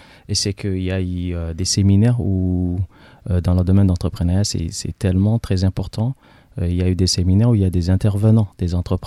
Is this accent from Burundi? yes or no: yes; Bujumbura, Bujumbura Mairie, Burundi; now in France; Je viens de l'Afrique de l'Est, dans un pays qui s'appelle le Burundi, dans la capitale qui s'appelle Bujumbura.